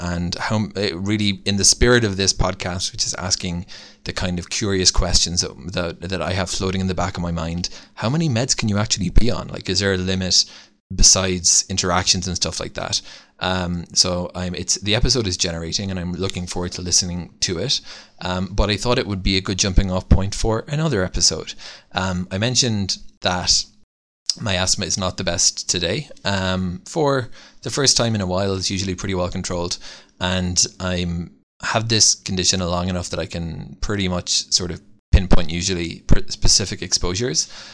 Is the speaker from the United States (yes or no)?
no; Ireland; because I grew up actually in Ireland.